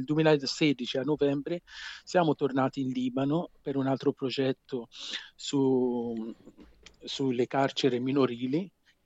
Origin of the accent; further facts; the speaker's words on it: Tuscany, Italy; accent: Aretino/Chianino; Aretino, Chianino, infatti qui a Siena riconoscono il mio accento, mi dicono non toscano, mi dicono sei di Arezzo